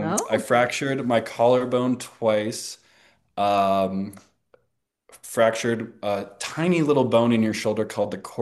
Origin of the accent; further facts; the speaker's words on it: Colorado, United States; I grew up playing hockey. I grew up in Colorado.